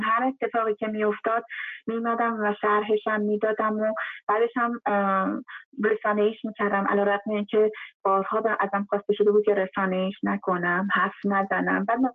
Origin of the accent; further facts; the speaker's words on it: Iran; من یک ایرانی هستم، من یک زن هستم